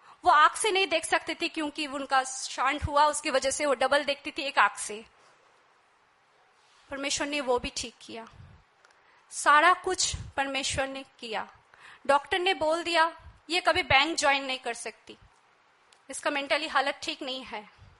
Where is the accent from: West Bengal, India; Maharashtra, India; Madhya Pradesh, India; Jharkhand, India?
West Bengal, India; Siliguri; हम सिलीगुड़ी के रहने वाले हैं तो पास में हमारा घर उससे थोड़ा दूर है टाउन से